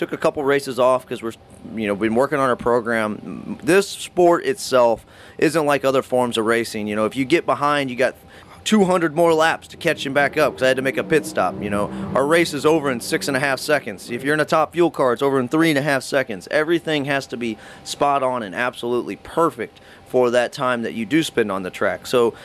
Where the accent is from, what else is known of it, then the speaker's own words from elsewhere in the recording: Lafayette, Indiana, United States; I grew up in Lafayette, Indiana. I'm a Hoosier, you know, a Boilermaker, a Hoosier, you know.